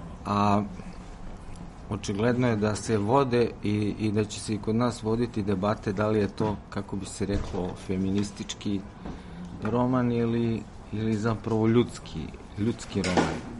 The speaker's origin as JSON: {"language": "Serbian", "country": "Serbia", "said": "bar mi kao Srbi imamo dobru predispoziciju za te takozvane distopističke vizije sveta"}